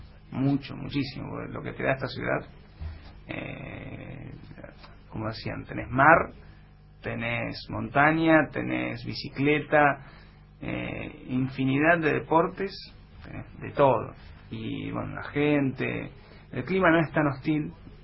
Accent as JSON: {"language": "Spanish", "region": "Entre Ríos", "country": "Argentina", "also_born_or_lived": "Buenos Aires", "moved": "yes", "said": "En realidad me fui de Buenos Aires, por yo entrerriano"}